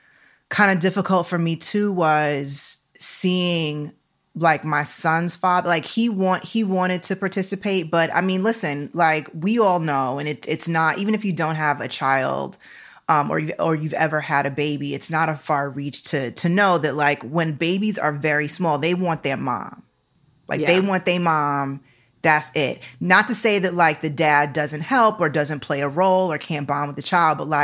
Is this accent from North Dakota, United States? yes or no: no; New York, United States; born there; I was born in December, at the end of December. So if you can imagine how upstate New York is at the end of December, it's basically Canada.